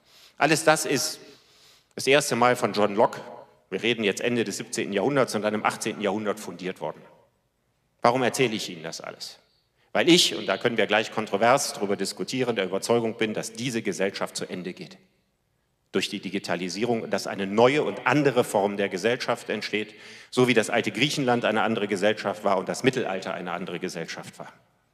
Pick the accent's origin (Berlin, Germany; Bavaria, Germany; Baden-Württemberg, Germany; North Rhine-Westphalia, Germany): North Rhine-Westphalia, Germany; Cologne; wie ich als Kölner sagen würde